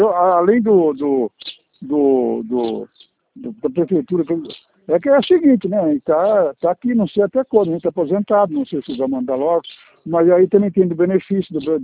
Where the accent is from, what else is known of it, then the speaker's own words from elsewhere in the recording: Bastos, São Paulo, Brazil; Não, eu sou daqui de Bastos.